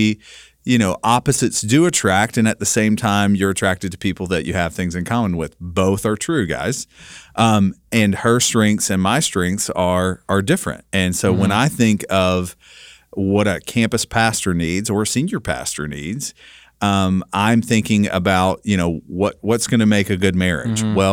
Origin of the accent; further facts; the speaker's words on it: Kentucky, United States; Right, so I'm from Kentucky.